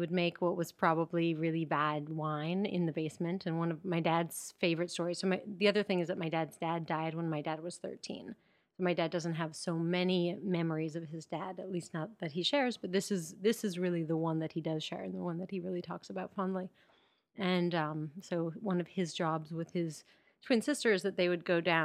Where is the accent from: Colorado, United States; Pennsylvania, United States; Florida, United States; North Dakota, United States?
Colorado, United States; I'm from Colorado.